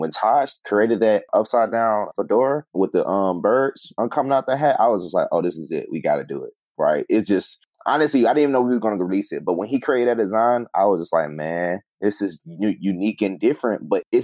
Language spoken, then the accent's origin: English; Atlanta, Georgia, United States; Atlanta's powerful, man. I think me growing up in Atlanta, and you look at how far Atlanta has grown, even from an economic standpoint, right?